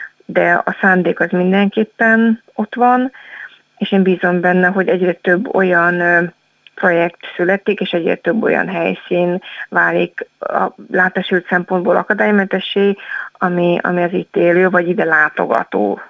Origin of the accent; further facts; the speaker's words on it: Budapest, Hungary; now in Miskolc, Hungary; én budapesti vagyok, 10 éve élek Miskolcon, de született budapestiként költöztem ide